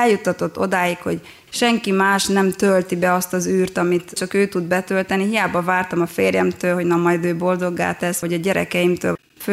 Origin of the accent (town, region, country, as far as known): Arad, Arad County, Romania; born or raised there; also born or lived in Oradea